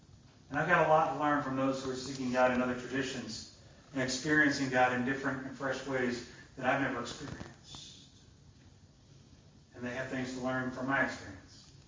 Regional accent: Baltimore, Maryland, United States; I remember talking to a nun at the church I grew up in Baltimore.

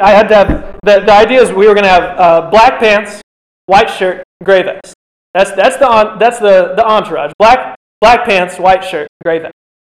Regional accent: Chattanooga, Tennessee, United States; So I come from Tennessee. I come from Chattanooga for the most part, and that's like right on the Georgia line.

